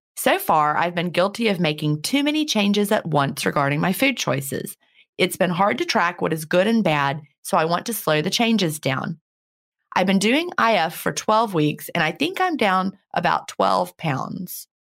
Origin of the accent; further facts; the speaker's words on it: Canada; I'm Canadian, so I sure hope all these amazing products and hacks are available up here too.